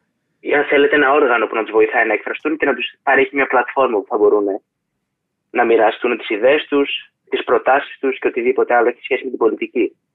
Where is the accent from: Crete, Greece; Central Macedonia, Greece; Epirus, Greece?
Central Macedonia, Greece; Thessaloniki; Είμαι από τη Θεσσαλονίκη